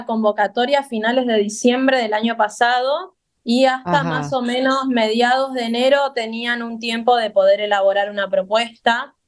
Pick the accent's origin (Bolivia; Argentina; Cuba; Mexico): Argentina; Tierra del Fuego; generalmente somos casi todos fueguinos, entonces este evento en especial era muy, muy particular para nosotros, porque tiene que ver con nuestra tierra